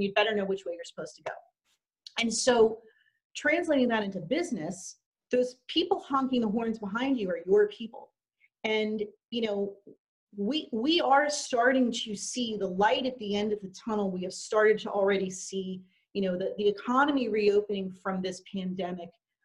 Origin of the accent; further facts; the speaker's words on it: New Jersey, United States; I'm from New Jersey, and the car horn is actually the end of your hand.